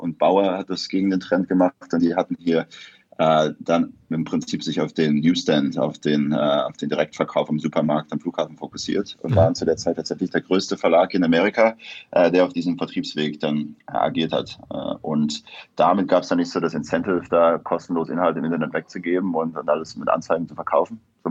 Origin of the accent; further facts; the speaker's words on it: East Germany, Germany; moved away as an adult; also born or lived in Hamburg; now in United States; Ich komme ursprünglich aus Ostdeutschland.